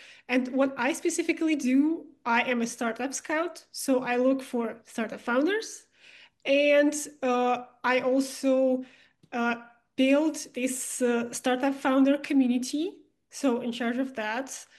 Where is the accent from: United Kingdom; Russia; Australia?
Russia; moved away as an adult; I'm born and raised in Russia.